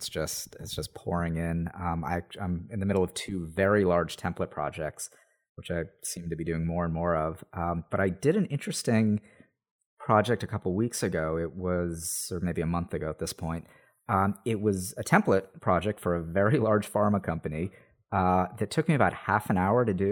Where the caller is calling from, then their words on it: Montclair, New Jersey, United States; just outside of New York City in Montclair, New Jersey.